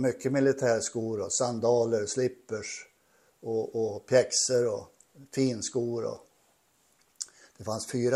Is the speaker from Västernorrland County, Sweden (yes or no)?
yes; Nordingrå, Västernorrland County, Sweden; born there; Jag är ju 79 år är jag nu, alltså jag är född 44. Och jag är född i Nording då, i Ångermanland.